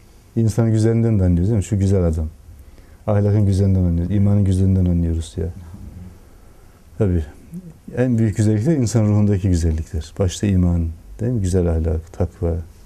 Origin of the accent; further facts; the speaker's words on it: Erzurum, Turkey; Ben Erzurumluyum anne.